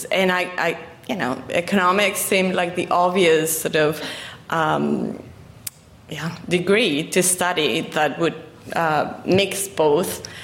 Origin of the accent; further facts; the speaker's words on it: Spain; So I studied in Spain. I'm originally from Spain.